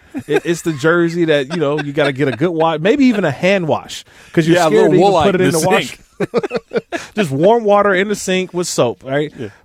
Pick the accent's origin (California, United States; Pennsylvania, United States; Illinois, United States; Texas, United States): California, United States; I grew up in the Bay Area, yep.